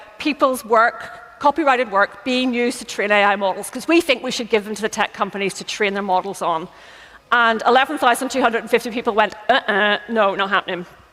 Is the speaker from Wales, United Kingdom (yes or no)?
no; Northern Ireland, United Kingdom; So everyone, even Northern Ireland, my home country, was asked.